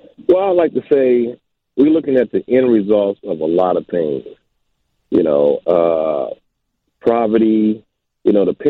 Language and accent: English; Inglewood, California, United States; Inglewood.